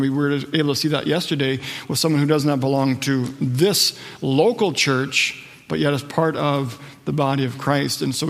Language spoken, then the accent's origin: English; Wadena, Minnesota, United States; He was speaking in my hometown of Wadena.